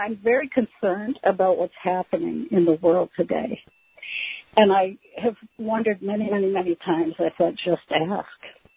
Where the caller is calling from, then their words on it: Vermont, United States; I'm calling from Vermont.